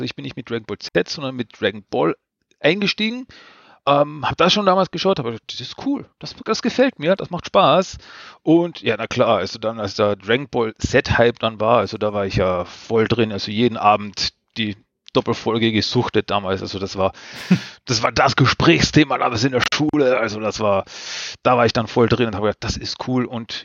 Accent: Austria; ich komme aus Österreich. Also schon wieder so einer.

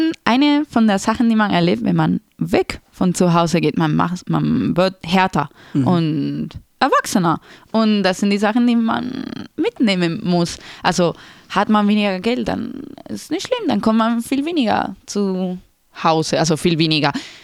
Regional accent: Granada, Andalusia, Spain; moved away as an adult; Granada ist meine Heimat. Mhm. Immerhin bin ich ja 18 Jahre da gewesen.

